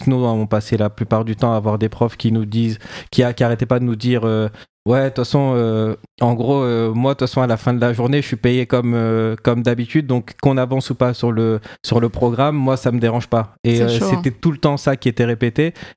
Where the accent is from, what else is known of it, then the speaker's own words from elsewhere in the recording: Villepinte, Île-de-France, France; born there; je suis né à Villepinte dans le 93